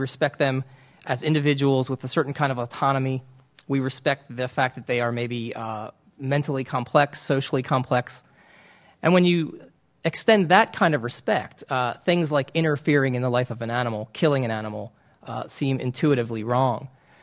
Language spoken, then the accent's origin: English; Baltimore, Maryland, United States; born there; I was born around Baltimore, but I did grow up essentially in a rural area, and most of my friends hunted.